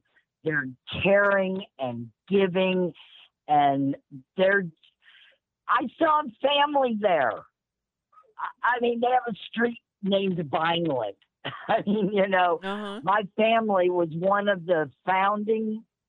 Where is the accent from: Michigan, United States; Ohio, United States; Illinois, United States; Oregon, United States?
Illinois, United States; Highland Park; I was born in Highland Park.